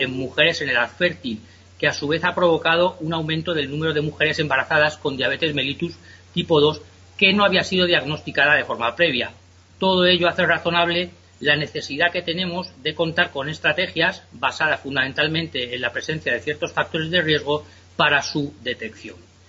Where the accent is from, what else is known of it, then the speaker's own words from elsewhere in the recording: Spain; Curiosa es la situación que se da aquí en mi país, en España